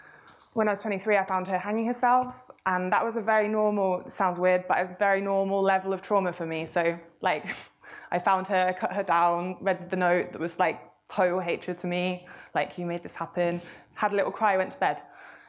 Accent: South West England, United Kingdom; also born or lived in Canada; So I grew up in Devon.

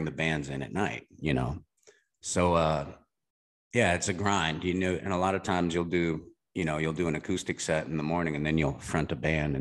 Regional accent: Alaska, United States; Yeah, I was in Nashville for years before that, and but I grew up in Alaska, you know, so snow and cold, I'm just over it all.

